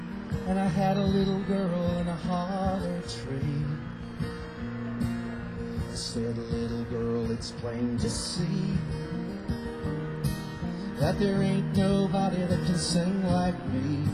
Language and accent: English; Texas, United States; also born or lived in Oklahoma; I grew up in Texas and Oklahoma, and I know a bunch